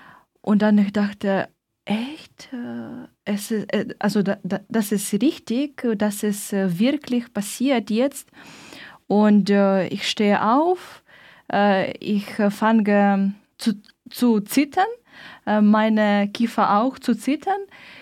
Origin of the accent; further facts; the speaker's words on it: Berdyansk, Zaporizhzhia Oblast, Ukraine; German is a second language; Ich komme auch ursprünglich aus Berdjansk. Es ist 7 Stunden von Kharkiv.